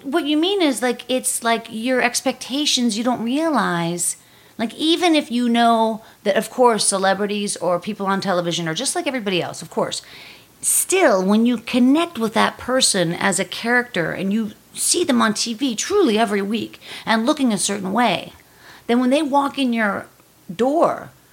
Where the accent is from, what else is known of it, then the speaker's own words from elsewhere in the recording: New York, United States; now in Los Angeles, United States; I actually love Los Angeles. I grew up in New York, but I love Los Angeles.